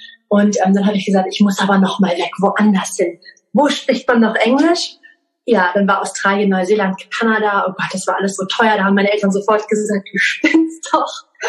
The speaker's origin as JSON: {"language": "German", "region": "Lower Saxony", "country": "Germany", "tie": "born or raised there", "said": "Ich bin in einem kleinen Dorf in Niedersachsen aufgewachsen. Also auch sehr norddeutsch. Ich glaube, das Einzige, was da an anderen sprachlichen Themen herrscht, ist Plattdeutsch von meiner Oma. Aber ich bin einsprachig aufgewachsen"}